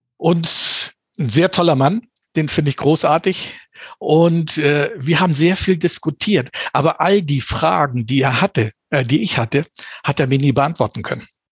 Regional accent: Northern Germany, Germany; als Norddeutscher würde ich sagen

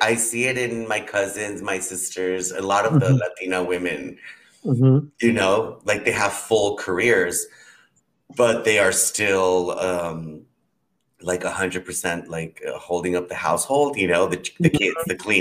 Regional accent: Guatemala; And I grew up in Guatemala, which is a mostly religious, you know, Christian country.

